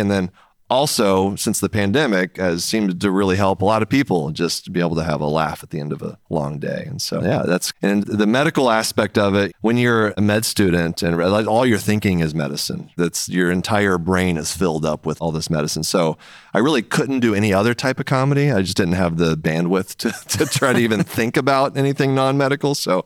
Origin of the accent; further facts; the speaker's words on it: Houston, Texas, United States; Yeah, I first started doing stand-up comedy growing up in Houston.